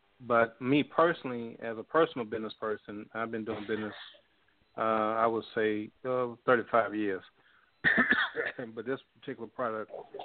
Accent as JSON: {"language": "English", "town": "Baltimore", "region": "Maryland", "country": "United States", "tie": "born there", "said": "because I was born in Baltimore, and my father was … so we had a long history in Baltimore, Maryland."}